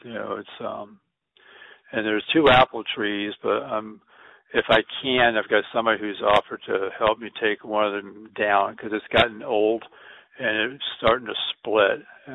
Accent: Mechanicsville, Virginia, United States; I grew up in Mechanicsville, so I know. Yeah, it's different out here.

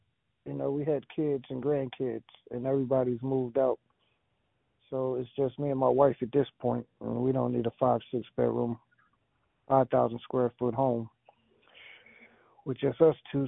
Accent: Virginia, United States; Well, I'm actually from King and Queen County. My wife is from New Kent County.

